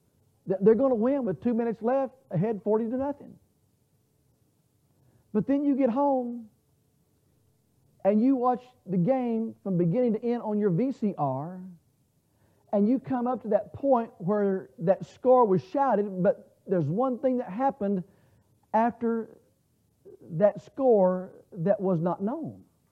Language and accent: English; Dallas, Texas, United States; you already know I'm from the Dallas area. And being from the Dallas area, being a Texan, when I was born, and from the time of my earliest memory, I have been